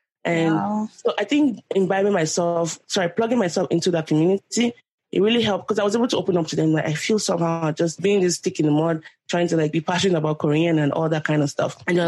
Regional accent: Nigeria; I'm Nigerian. I haven't even learned all of Yoruba words. I don't know how to speak Igbo.

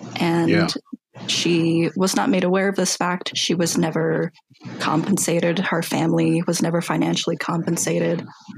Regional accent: Parker, Colorado, United States; So I'm from Parker, Colorado. It's I'm about 30 minutes south of Denver.

